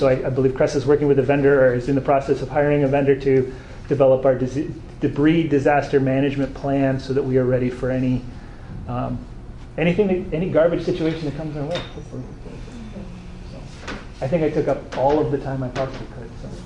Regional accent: Battle Ground, Washington, United States; I grew up in Battleground, so that's the other way to start.

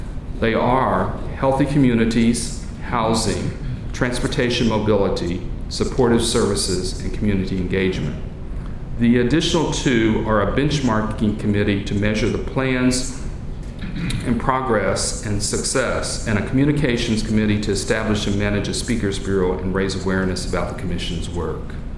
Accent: the South, United States; accent: Southern; you can tell I'm from the South when I have a hard time saying strategies

